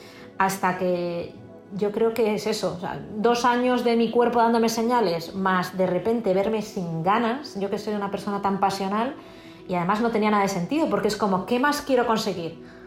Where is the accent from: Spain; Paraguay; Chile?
Spain; para una periodista, y más para una periodista española, que es muy difícil conseguir